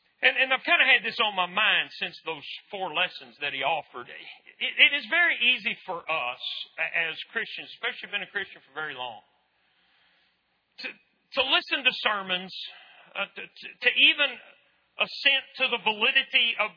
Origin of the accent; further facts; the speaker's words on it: Lubbock, Texas, United States; growing up in Lubbock, Texas in the 60s and 70s, I've become a soccer fan